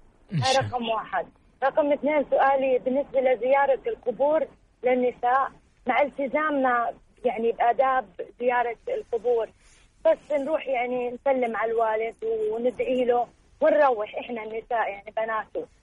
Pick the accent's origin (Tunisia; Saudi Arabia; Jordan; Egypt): Jordan; إحنا يعني من الأردن